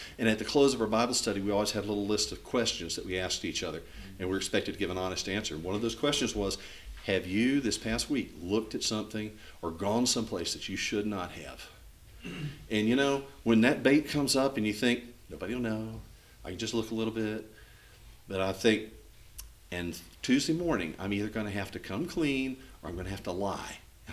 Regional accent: South Carolina, United States; You know, we're here in South Carolina. I grew up in South Carolina

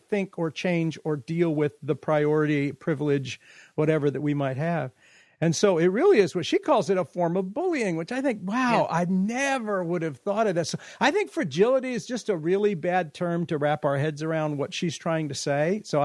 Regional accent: California, United States; Now, I grew up in California, so I grew up in the Central Valley.

